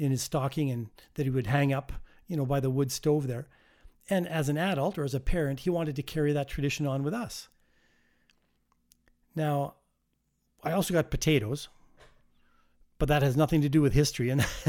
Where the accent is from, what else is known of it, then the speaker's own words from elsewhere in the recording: Vancouver, British Columbia, Canada; we grew up on the West Coast in Vancouver.